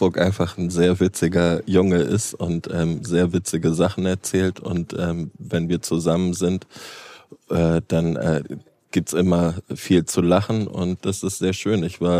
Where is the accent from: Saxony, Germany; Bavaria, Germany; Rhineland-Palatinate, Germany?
Bavaria, Germany; an den Ort zurück, wo ich herkomme, was ich fast vergessen habe, nämlich Bayern